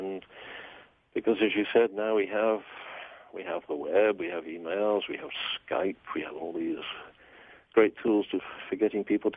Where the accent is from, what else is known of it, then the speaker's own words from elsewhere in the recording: California, United States; of course, I am American.